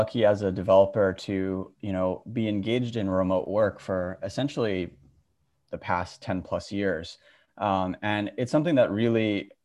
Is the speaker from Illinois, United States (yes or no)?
no; Honolulu, Hawaii, United States; now in New York, United States; I actually took off to Hawaii, where I grew up. I'm from Honolulu originally